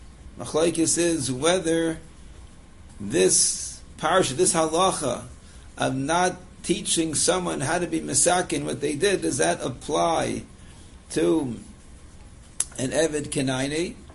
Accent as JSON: {"language": "English", "country": "Canada", "tie": "born or raised there", "said": "So I grew up in Canada."}